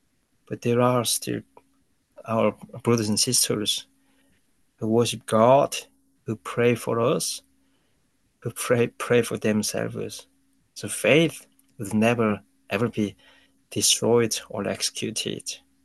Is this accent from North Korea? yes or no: yes; North Korea; English is a second language; including my home country, North Korea, where I was born.